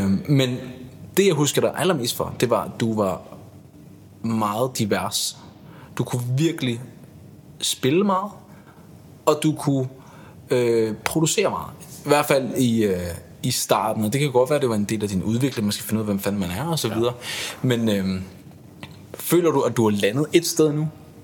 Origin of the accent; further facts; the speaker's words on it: Hvidovre, Capital Region of Denmark, Denmark; vi havde på det tidspunkt hjemme i Hvidovre, vi voksede op samme sted.